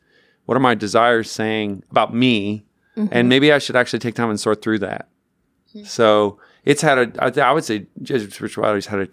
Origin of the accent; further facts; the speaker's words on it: Newfoundland and Labrador, Canada; So I grew up in Newfoundland, Canada. And I went to Gonzaga Regional High School.